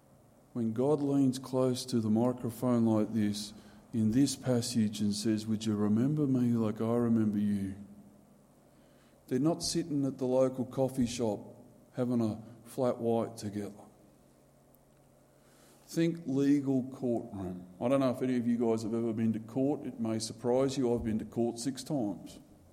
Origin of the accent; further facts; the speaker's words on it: Mount Walker, Queensland, Australia; I grew up in Mount Walker, which is sort of like just 50 k's that way-ish. Small little country farming community.